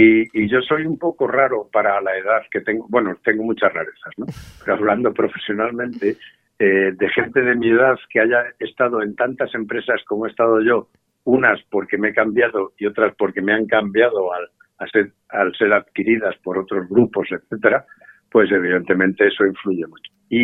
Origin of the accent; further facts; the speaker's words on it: Aspe, Valencian Community, Spain; a mi hija de vez en cuando le tengo que recordar que el único de Aspe soy yo, porque ella dice mi pueblo. Digo, bueno, el pueblo es única y exclusivamente mío.